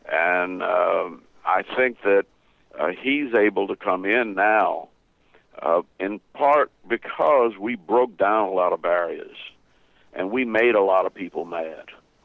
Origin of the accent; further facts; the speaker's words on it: New Orleans, Louisiana, United States; also born or lived in Georgia; Well, if I had come from New York or Chicago, but I'm from New Orleans and Georgia.